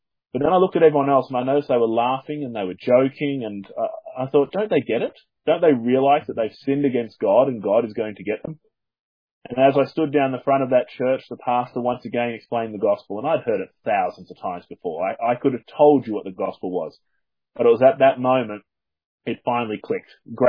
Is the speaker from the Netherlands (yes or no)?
no; Australia; now in United Kingdom; As people can probably tell from my accent, I'm from down under, even though I live in the UK at the moment. I was brought up in a Christian home